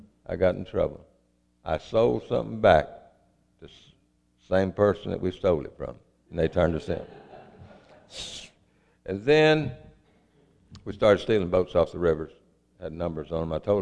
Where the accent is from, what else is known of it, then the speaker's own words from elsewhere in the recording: Aberdeen, Mississippi, United States; now in Oxford, United States; I was raised in Monroe County, Mississippi. I was raised in Aberdeen. I lived in Oxford a lot of my life, and that's where I am today.